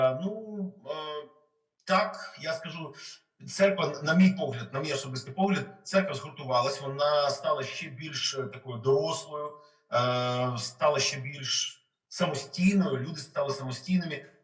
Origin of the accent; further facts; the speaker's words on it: Kyiv, Ukraine; як людина, просто як українець, як киянин